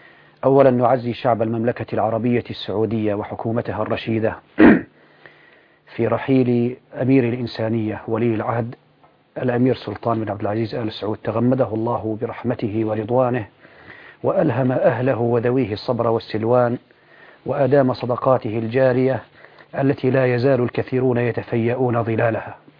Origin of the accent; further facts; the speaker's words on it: Syria; الدعابة عندنا في سوريا دائما تشبه لنا حمص وحماة